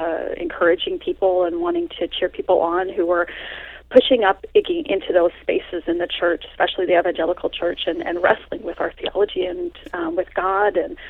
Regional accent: British Columbia, Canada; And, of course, I'm Canadian, and, just blogging here in BC

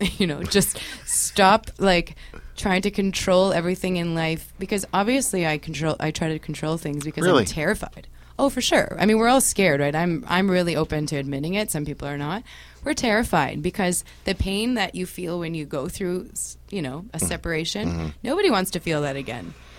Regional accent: Toronto, Ontario, Canada; The Burdock in Toronto on Wednesday, November 7th. That's my hometown CD release party.

